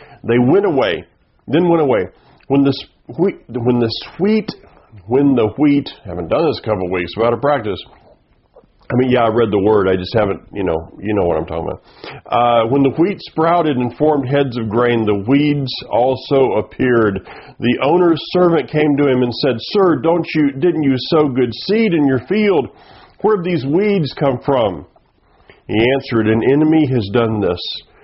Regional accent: the South, United States; But, I grew up in the South, and I grew up in a very prejudiced area, and I got through that.

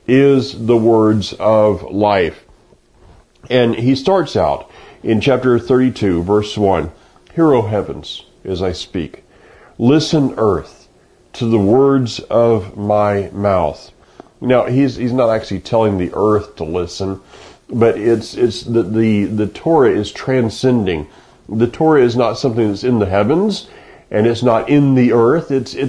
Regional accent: Florida, United States; Growing up in Florida, we would get these rains

